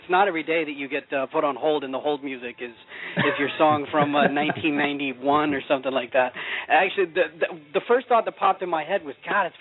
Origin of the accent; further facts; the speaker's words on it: Oklahoma, United States; I grew up in Oklahoma